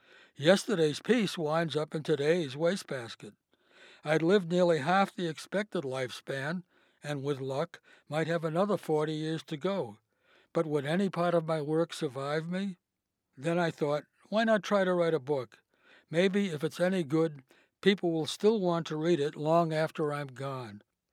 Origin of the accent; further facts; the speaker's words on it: Worcester, Massachusetts, United States; I was raised in Worcester, Massachusetts, a town that had once been a station on the Underground Railroad.